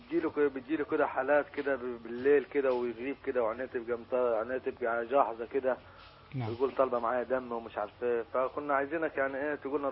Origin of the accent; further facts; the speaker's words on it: Asyut, Asyut Governorate, Egypt; أنا من أسيوط